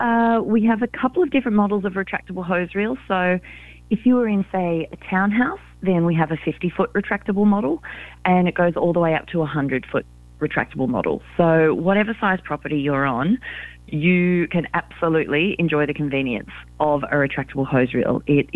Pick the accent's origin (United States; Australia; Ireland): Australia; is actually an Australian company, and growing up in Australia, we experience these water restrictions every single year.